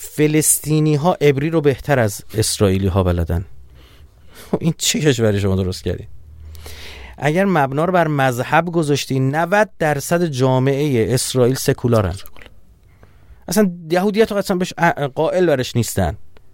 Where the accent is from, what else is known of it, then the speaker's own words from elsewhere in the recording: Iran; آیا ما چون ایرانی هستیم